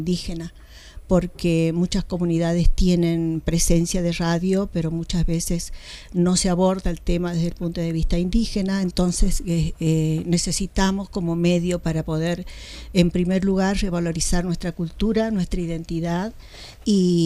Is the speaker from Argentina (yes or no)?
yes; Isla de Cañas, Salta, Argentina; de mi pueblo, de mi comunidad, Isla de Cañas. Es un ILU de los cuatro que conforman Finca Santiago y pertenecemos al departamento de Iruya, es una comunidad colla